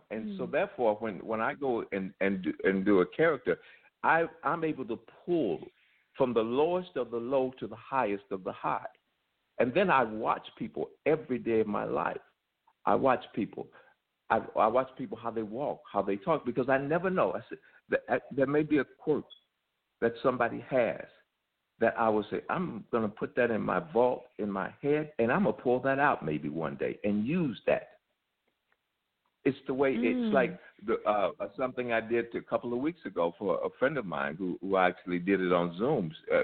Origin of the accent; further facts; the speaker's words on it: Chicago, Illinois, United States; because I'm a kid from the South Side of Chicago.